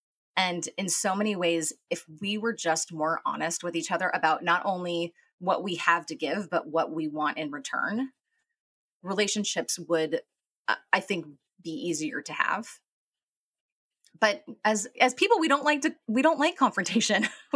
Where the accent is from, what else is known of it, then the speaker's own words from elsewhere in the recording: Los Angeles, California, United States; So my story. I was born and raised in Los Angeles. I'm a twin. I grew up in kind of the entertainment industry.